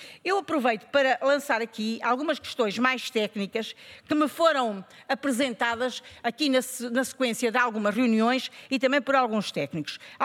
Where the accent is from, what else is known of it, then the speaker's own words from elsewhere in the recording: Centro, Portugal; porque eu sou do Centro